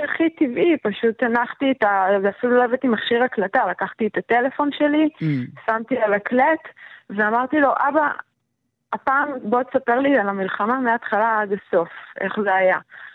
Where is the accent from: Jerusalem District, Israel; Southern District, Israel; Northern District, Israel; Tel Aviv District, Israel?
Northern District, Israel; Kibbutz Dafna; גם גדלתי בקיבוץ דפנה